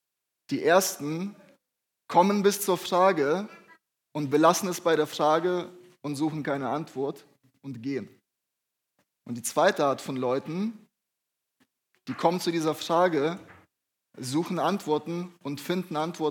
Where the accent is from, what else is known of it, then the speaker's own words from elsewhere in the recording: Lüneburg, Lower Saxony, Germany; Also wie gesagt, ich bin hier in Lüneburg aufgewachsen und ich hatte eine sehr gesegnete Zeit hier.